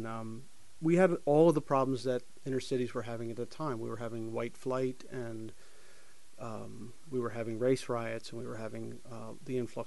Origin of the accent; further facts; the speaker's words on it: Philadelphia, Pennsylvania, United States; Born and raised in Philadelphia in a neighborhood called Gray's Ferry